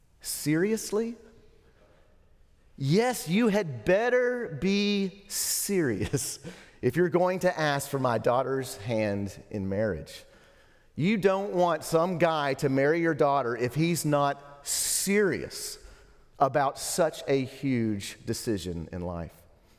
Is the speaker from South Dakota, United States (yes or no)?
no; Lubbock, Texas, United States; moved away as an adult; I left my hometown of Lubbock, Texas to begin my first year of seminary in Dallas.